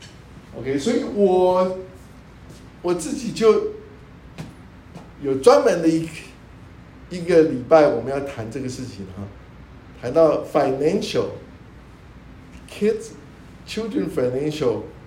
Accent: China; 我们中国人说寓教于乐，寓教于乐哈。

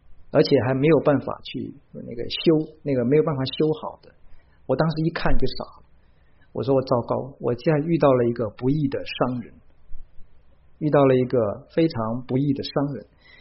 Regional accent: Hong Kong; 因为我是从香港过来的

